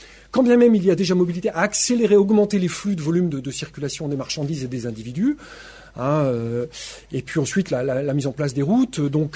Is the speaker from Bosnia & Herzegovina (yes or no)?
no; Saint-Claude, Bourgogne-Franche-Comté, France; Moi, je viens du Jura. Maillet-Saint-Claude.